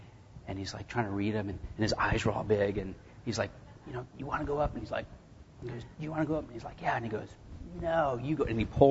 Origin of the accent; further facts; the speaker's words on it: Arizona, United States; I'm from Arizona, so the West, we kind of, you know, they all kind of blend together, I think, after a while.